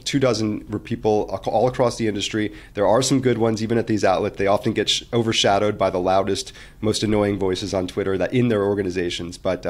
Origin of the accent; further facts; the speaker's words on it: United States; It's part of just being an American, is we get to have these kinds of conversations